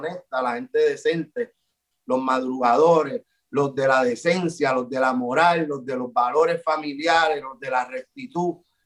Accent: Puerto Rico; por lo que somos como puertorriqueños y como latinos.

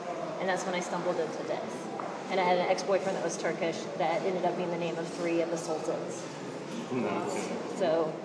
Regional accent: Texas, United States; It's because what started is like I'm from Texas, and my high school was very eclectic.

